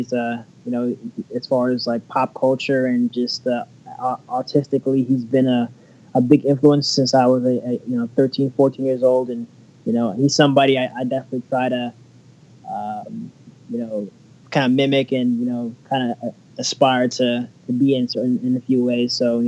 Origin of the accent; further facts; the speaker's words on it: California, United States; I'm from the Bay Area.